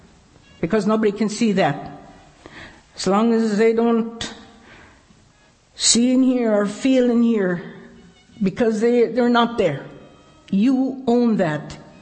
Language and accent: English; Pepikasis Reserve, Canada; I was born and raised on the Pepikasis Reserve for the first 5 and a few months, because in August I was taken away by the farmer instructor to go to school.